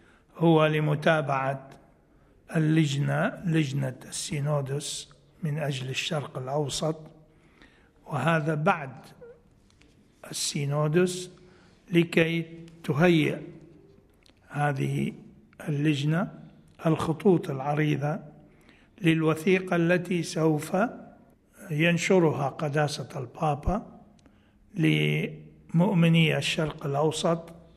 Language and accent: Arabic; Iraq; وأنا كعراقي أيضا نشكره من صميم القلب